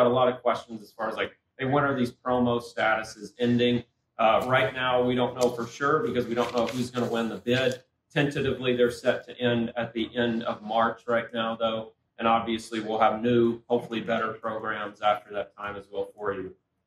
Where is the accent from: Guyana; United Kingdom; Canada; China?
Canada; now in Springfield, United States; I am Canadian, and I will say that I remember now why I left Canada. Whenever I step outside in Springfield, Missouri, it's a little cold for me